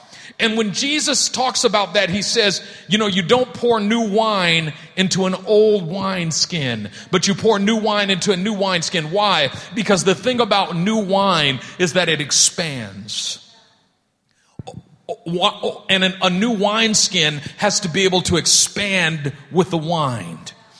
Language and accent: English; Oakland, California, United States; he was leading worship at an event in my hometown in Oakland, California.